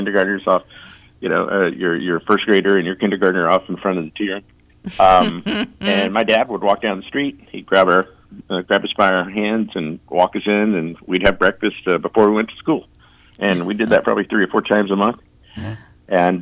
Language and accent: English; Lynchburg, Virginia, United States; I was born and raised in Lynchburg.